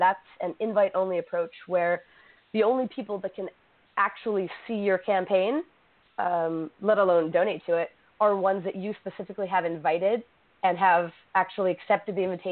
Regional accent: Orlando, Florida, United States; So I grew up in Orlando, and the first club that I ever went to, a gay club, was Pulse.

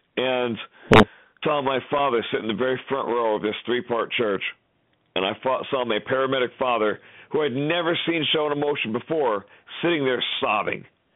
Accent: Seattle, Washington, United States; And in my neighborhood, I grew up in South Seattle, and back in my neighborhood, a little Catholic community, there was a revival that took place back in 1982.

